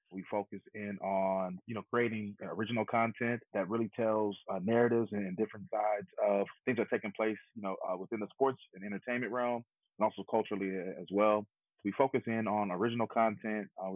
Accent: California, United States; Very familiar with them growing up in the Bay Area.

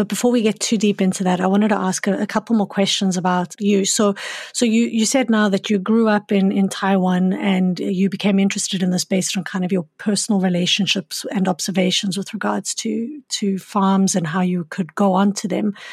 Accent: Johannesburg, Gauteng, South Africa; I grew up in Johannesburg and there were animals everywhere. Like I'm from South Africa, but I grew up in a big city.

